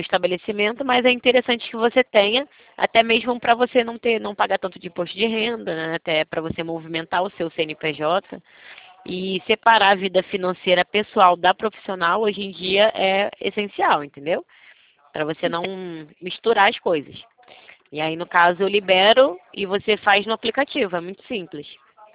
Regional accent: Rio de Janeiro, Brazil; Sou sim, sou carioca, senhor.

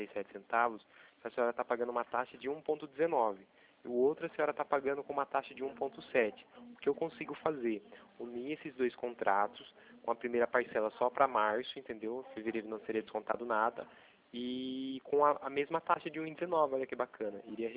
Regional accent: Itatiba, São Paulo, Brazil; Eu sou daqui de Itatiba

